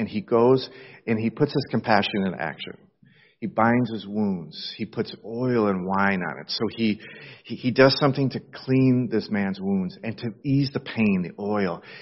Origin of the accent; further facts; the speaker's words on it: Chicago, Illinois, United States; moved away; also born or lived in Europe; I was a missionary. I grew up in the Chicago area, and I lived in Europe for 20 years.